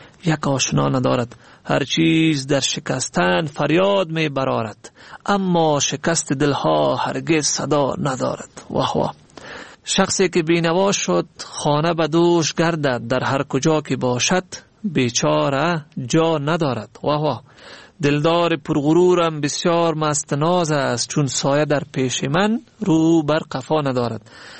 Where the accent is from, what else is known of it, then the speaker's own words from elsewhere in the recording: Afghanistan; ما افغانیم و همین هویت ماست